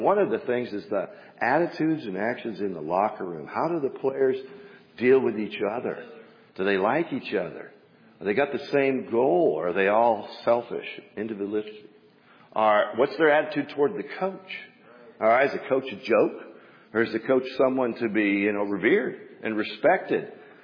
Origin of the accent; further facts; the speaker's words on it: Kirkland, Washington, United States; I'm from Kirkland, Washington.